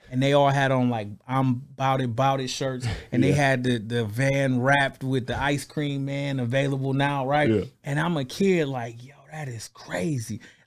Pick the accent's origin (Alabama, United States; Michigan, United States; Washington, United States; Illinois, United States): Michigan, United States; Flint; Because I'm from Flint, Michigan, where it's not really a lot of people